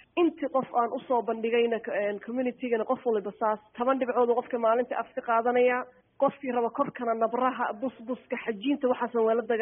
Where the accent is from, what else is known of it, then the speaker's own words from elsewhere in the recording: Canada; Aniga waddankan Canada aan joogo aan ku barbaaray 25 sano baad degnaa.